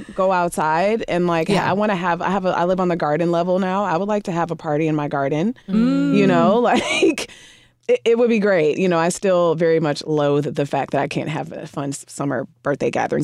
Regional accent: Midwest, United States; I mean, I have no choice, right? Like I grew up in the Midwest.

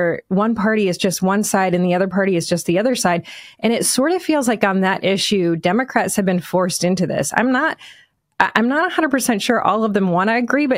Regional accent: Michigan, United States; I am obviously from Michigan

